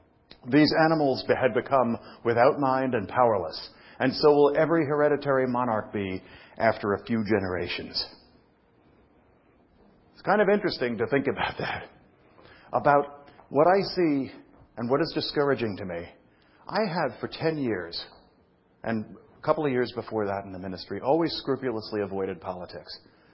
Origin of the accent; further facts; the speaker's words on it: Brooklyn, New York, United States; I was a kid and I was raised in Brooklyn